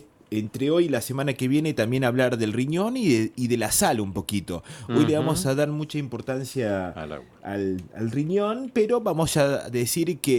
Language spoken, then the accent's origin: Spanish; Argentina; Como bueno argentino